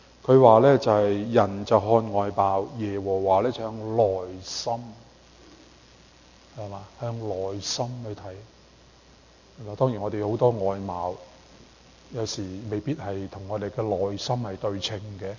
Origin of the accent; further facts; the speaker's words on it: Canada; 等于我们加拿大人讲话呢，学习原来是终身的学习嘛